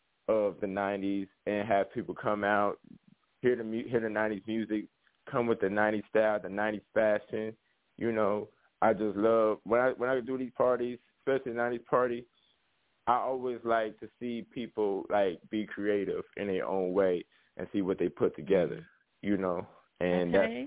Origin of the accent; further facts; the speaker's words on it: Kansas City, United States; also born or lived in Chicago; I was born in Chicago, right? You know, raised here in Kansas City.